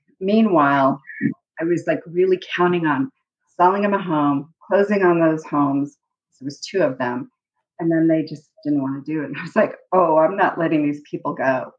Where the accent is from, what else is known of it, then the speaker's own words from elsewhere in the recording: Santa Fe, New Mexico, United States; I'm from Santa Fe, New Mexico, born and raised in New Mexico. And I'm not like the typical immigrant.